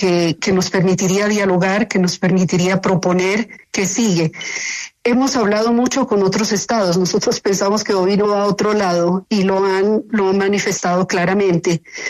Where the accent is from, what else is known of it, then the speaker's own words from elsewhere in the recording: Pasto, Nariño, Colombia; moved away as an adult; yo soy pastusa. Yo nací en Pasto y crecí en Pasto. Sí, salí de Pasto a los 23 años.